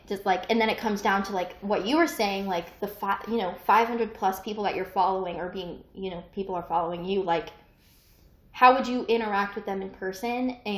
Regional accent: Colorado, United States; Similarly, like, I mean I'm from Colorado, duh.

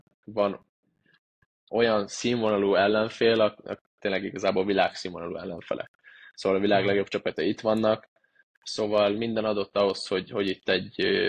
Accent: Hódmezővásárhely, Csongrád-Csanád, Hungary; én ugye Hódmezővásárhelyen nevelkedtem, a Hódmezővásári vagyok

